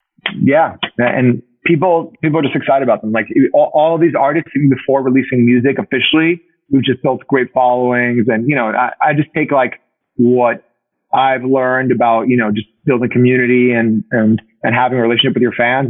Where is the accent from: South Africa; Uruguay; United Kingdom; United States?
Uruguay; English is a second language; I think like a moment for me was like being in Buenos Aires, because I'm from Uruguay.